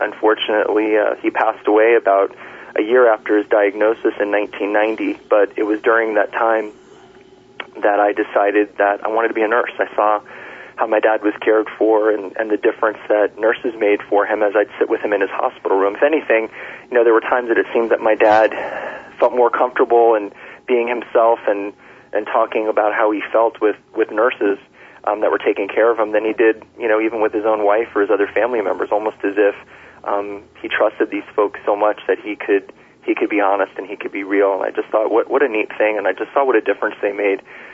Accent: Miami, Florida, United States; also born or lived in New York; from I think around 1968 when we moved to Miami from New York till he passed away in 1990. So I grew up kind of sometimes going to work with my dad

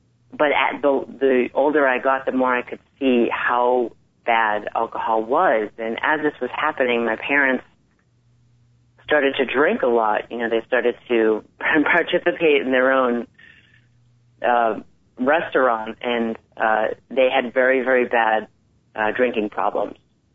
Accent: East Coast, United States; and I'm from the East Coast, so when the trees would start to die, I couldn't breathe

